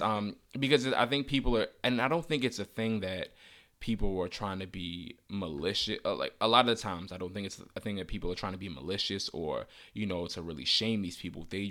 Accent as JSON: {"language": "English", "town": "Baltimore", "region": "Maryland", "country": "United States", "tie": "born or raised there", "said": "like, you know, like New York and even my hometown, Baltimore, who are really impacted by the epidemic"}